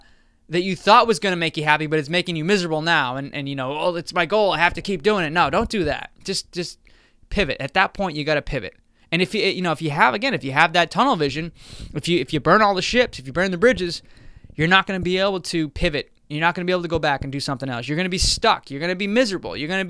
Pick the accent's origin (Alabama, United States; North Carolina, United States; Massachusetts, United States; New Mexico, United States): Massachusetts, United States; Boston; I'm from Boston, Massachusetts, as you guys know.